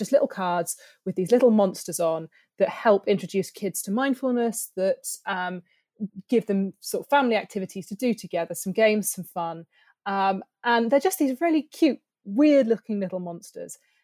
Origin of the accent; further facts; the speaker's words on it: South West England, United Kingdom; I grew up near Bristol